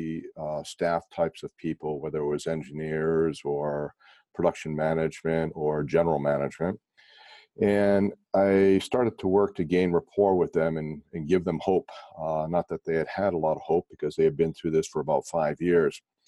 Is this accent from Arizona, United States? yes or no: no; Boston, Massachusetts, United States; I grew up in the Boston area.